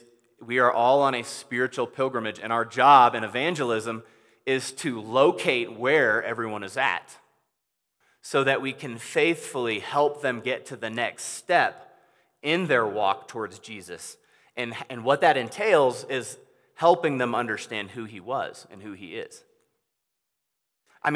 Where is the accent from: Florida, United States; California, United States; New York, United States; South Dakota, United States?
California, United States; also born or lived in Illinois; So, I was born in California... born in Illinois, raised in California.